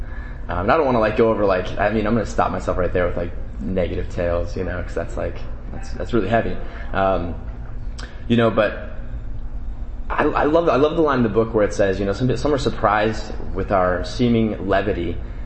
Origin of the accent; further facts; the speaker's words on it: Denver, Colorado, United States; I'm from Denver, Colorado. And I have a home group out there.